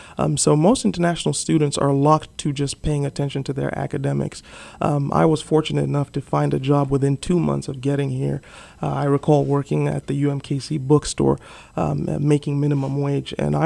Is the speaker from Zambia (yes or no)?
yes; Zambia; When I was growing up in Zambia, there were 2 universities in the entire country